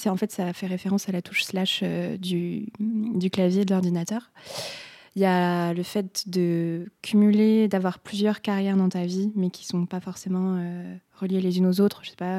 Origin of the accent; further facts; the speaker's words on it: Brittany, France; now in Nantes, France; j'ai 30 ans. Je suis bretonne du sud Finistère, j'habite à Nantes.